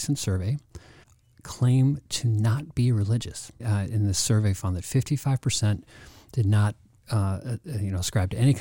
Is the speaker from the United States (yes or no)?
yes; Minnesota, United States; you don't sound like a small town Minnesota kid like me.